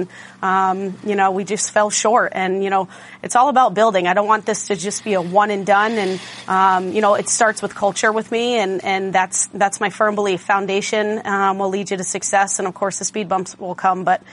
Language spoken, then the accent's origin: English; Massachusetts, United States; growing up in Western Mass